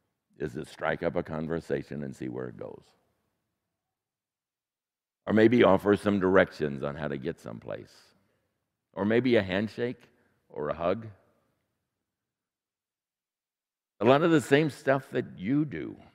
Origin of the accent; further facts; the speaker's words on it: Indianapolis, Indiana, United States; I said, really? I grew up in Indianapolis, Indiana.